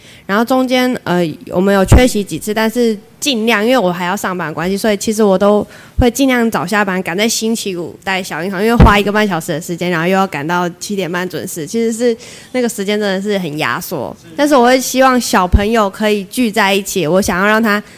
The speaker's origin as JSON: {"language": "Chinese", "region": "Taitung County", "country": "Taiwan", "lives_now": "Linkou, Taiwan", "said": "平常就是在林口那边，我是从台东嫁人上来的"}